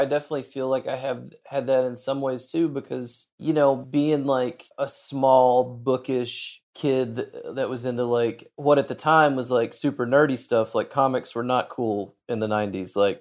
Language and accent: English; Arkansas, United States; It is very beautiful. It's a great place to grow up and be from